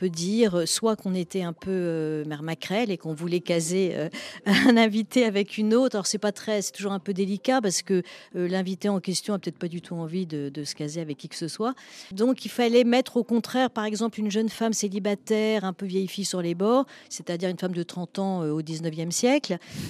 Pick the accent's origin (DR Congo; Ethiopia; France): France; Paris, Île-de-France; Oui, mais je suis parisienne et sans doute au fond un petit peu snob